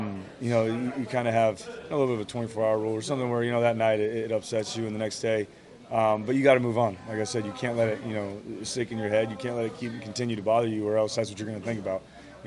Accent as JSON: {"language": "English", "town": "Bakersfield", "region": "California", "country": "United States", "tie": "born or raised there", "said": "And then growing up in Bakersfield, not a lot of people know this, that, you know, in the summer it's in triple digits, and I think we've had about two or three winters since I've been there that it snowed."}